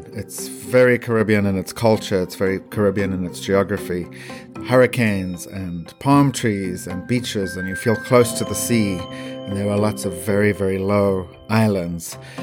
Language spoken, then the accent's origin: English; Nelspruit, Mpumalanga, South Africa; born there; I was born in Nelspruit, South Africa, in the Mpumalanga region of the country in the northeast.